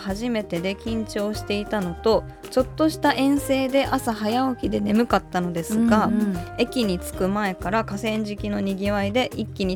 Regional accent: Kakogawa, Hyogo, Japan; なるほど、9月24日に私の地元で行われた加古川ミュージックフェス、略してカクフェスに出演しました。

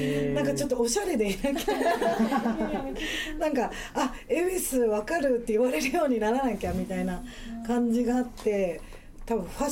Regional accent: Ebisu, Tokyo, Japan; でも本当に私はちょうどそこで育ってるからさ

